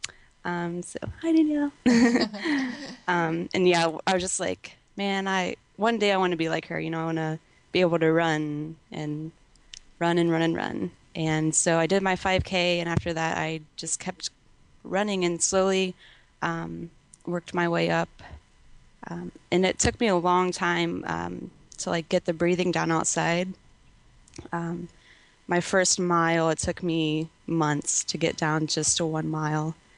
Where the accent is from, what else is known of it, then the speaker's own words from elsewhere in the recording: Springfield, Ohio, United States; Sure. I'm from Springfield, Ohio.